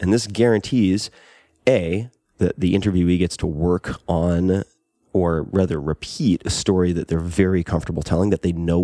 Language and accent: English; Long Island, New York, United States; I curse. I'm from Long Island.